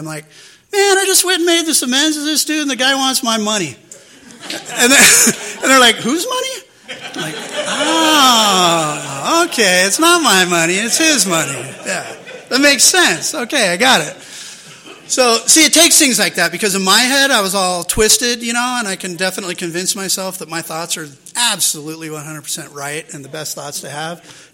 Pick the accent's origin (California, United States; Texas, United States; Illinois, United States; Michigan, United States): California, United States; El Cajon; I'm from El Cajon. Sorry. Our claim to fame is back in the 80s, we were the crystal meth capital of the world.